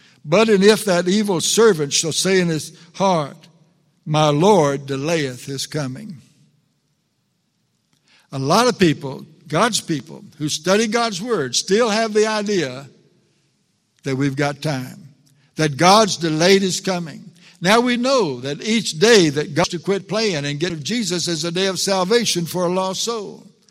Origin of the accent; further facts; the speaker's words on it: Luling, Texas, United States; I remember reading a sign when I was a young person in my hometown of Luling, Texas